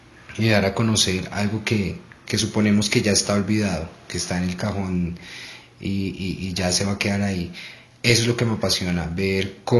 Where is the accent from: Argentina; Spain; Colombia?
Colombia; de dónde viene toda esta riqueza cultural que nosotros como colombianos tenemos.